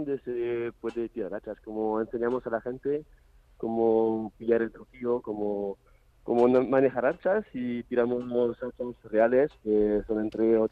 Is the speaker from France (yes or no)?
yes; France; Spanish is a second language; now in Madrid, Spain; No, creo que se escucha. Soy de Francia.